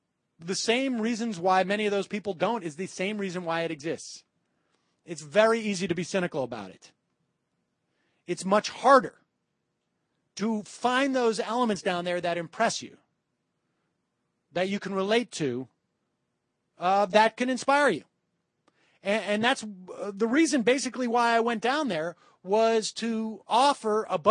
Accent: Worcester, Massachusetts, United States; I grew up in Worcester. There was one place where I bought my clothes.

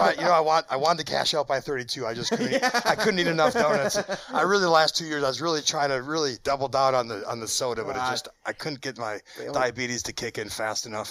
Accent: Wisconsin, United States; You know, and I grew up in Wisconsin.

